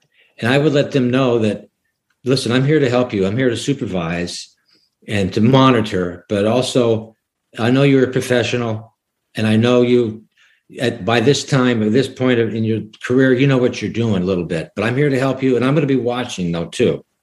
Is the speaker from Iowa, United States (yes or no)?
yes; Sioux City, Iowa, United States; When I grew up in Sioux City, Iowa, I would go up to Briarcliff College, which is a small school in Sioux City